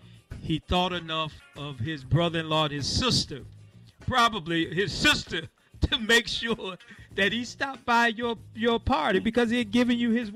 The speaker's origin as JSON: {"language": "English", "town": "Thomasville", "country": "United States", "tie": "born or raised there", "said": "I do, because this is my hometown."}